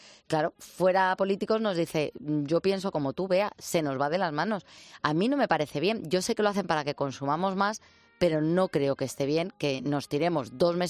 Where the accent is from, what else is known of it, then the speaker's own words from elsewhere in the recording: Spain; Y como buen español, para el último día, normalmente, pues espero al puente de la Inmaculada